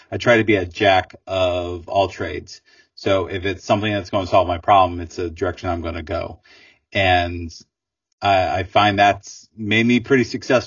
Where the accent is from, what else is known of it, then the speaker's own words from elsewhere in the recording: Virginia, United States; I'm from Virginia in the States.